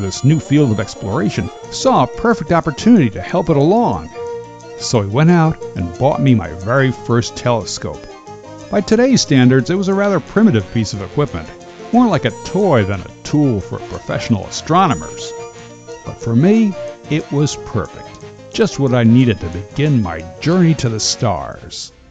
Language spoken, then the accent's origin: English; Linden, New Jersey, United States; Now you have to understand, the city of Linden, my hometown, was right there in the middle of the New York City metropolitan area.